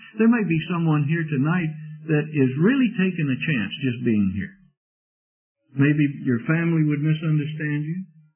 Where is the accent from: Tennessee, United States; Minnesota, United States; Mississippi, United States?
Mississippi, United States; I was raised in Mississippi, and we have fig trees in Mississippi. As a boy, I remember playing under the fig tree, playing hide-and-seek with my shirt off.